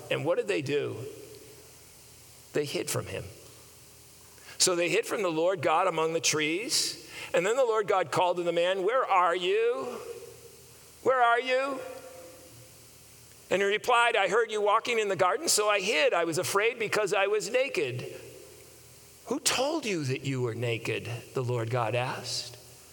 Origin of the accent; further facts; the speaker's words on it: Skowhegan, Maine, United States; when I was a little boy growing up in Maine, we lived in a small town in central Maine of Skowhegan. We also lived for a while as well in a lobstering village on the mid-coast region of Maine.